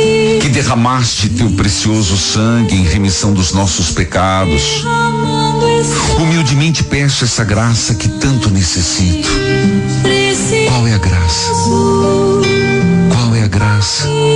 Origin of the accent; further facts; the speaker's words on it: Fortaleza, Ceará, Brazil; Sou de Fortaleza, associada há vários anos.